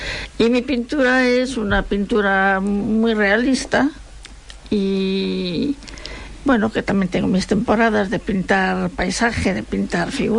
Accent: Caldas de Reis, Galicia, Spain; yo vengo de Pontevedra, de un pueblo que se llama Caldas de Reis.

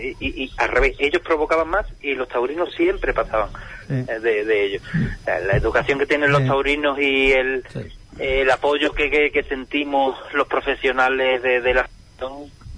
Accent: San Juan del Puerto, Andalusia, Spain; ahora ya quedarían 10 días para empezar nuestras fiestas aquí en mi pueblo, en San Juan del Puerto

